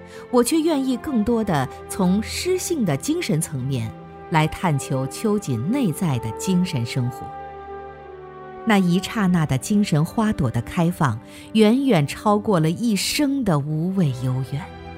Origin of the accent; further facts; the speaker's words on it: Hangzhou, Zhejiang, China; 我们这代杭州人真是绕着秋瑾之墓长大的。